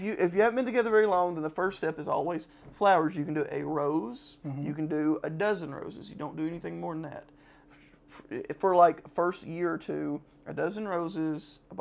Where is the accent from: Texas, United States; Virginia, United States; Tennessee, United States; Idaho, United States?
Tennessee, United States; Chattanooga; We're from Chattanooga, Tennessee, so I'm talking about Hamilton Place Mall area.